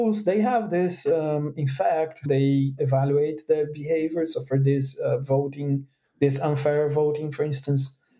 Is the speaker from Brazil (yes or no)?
yes; Brazil; I run a validator in South America. I'm from Brazil.